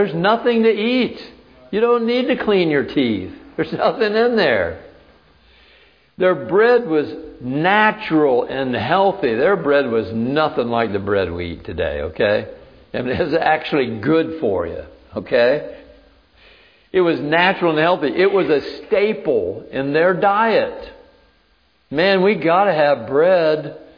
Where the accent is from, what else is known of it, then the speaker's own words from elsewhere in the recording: Florida, United States; I grew up in Florida. I've been here a long time.